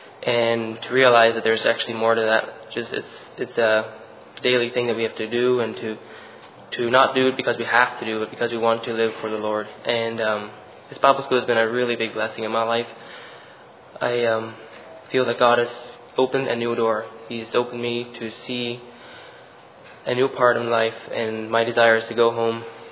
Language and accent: English; Nova Scotia, Canada; I'm from Nova Scotia, Canada.